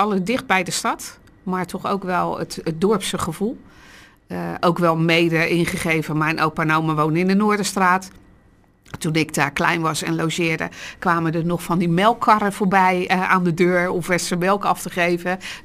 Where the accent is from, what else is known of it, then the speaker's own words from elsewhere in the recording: Rotterdam, South Holland, Netherlands; born there; Op Rotterdam-Zuid.